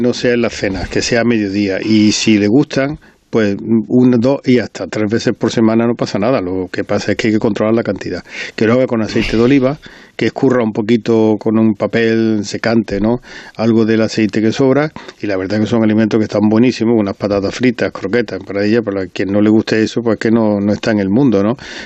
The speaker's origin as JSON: {"language": "Spanish", "town": "Córdoba", "region": "Andalusia", "country": "Spain", "said": "Aquí hay que tener en cuenta que soy de Córdoba también"}